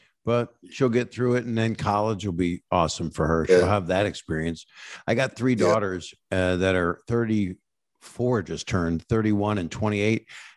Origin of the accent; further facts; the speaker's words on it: Norfolk, Virginia, United States; also born or lived in Philadelphia; Philadelphia, born, and then Norfolk, Virginia.